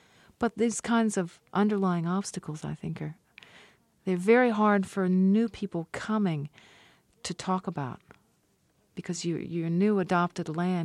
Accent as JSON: {"language": "English", "country": "United States", "said": "was that being an American, I know my own country"}